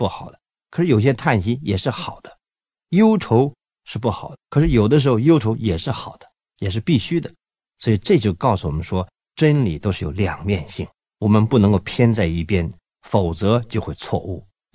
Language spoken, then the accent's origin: Chinese; North China, China; 我是北方人呢，我们常常吃烤饼烙饼